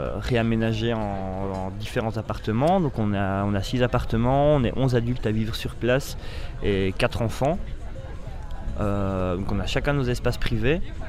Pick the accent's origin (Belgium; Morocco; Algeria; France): Belgium; étant donné que je viens de Belgique, je suis belge.